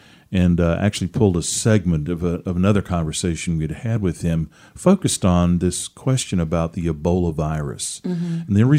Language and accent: English; Seattle, Washington, United States; I mean, I think about this 14-year-old up there Seattle area.